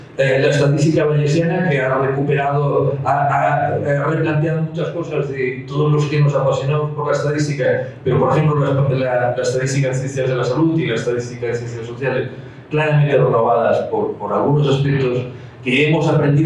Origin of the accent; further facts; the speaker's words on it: Balearic Islands, Spain; Nosotros crecemos, por ejemplo, en Mallorca, de donde yo vengo, somos 1 millón de habitantes.